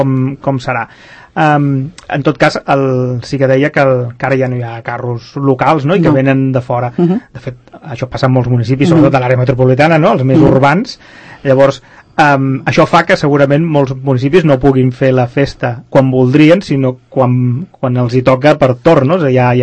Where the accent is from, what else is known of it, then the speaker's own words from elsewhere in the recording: Sabadell, Catalonia, Spain; Jo vinc de Sabadell i es diu d'una altra manera.